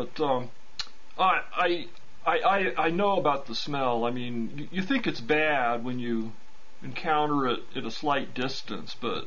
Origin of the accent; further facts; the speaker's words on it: Albuquerque, New Mexico, United States; Well, you know, the two things I remember most about rabies when I was growing up in Albuquerque, where there were a lot of kind of wild dogs